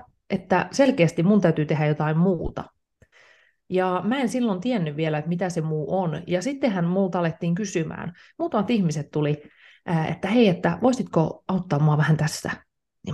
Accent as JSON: {"language": "Finnish", "town": "Kokkola", "region": "Central Ostrobothnia", "country": "Finland", "said": "mä oon myös Kokkolasta kotoisin. Mä oon länsirannikolta, mä oon pienen kaupungin tyttöjä alun perin."}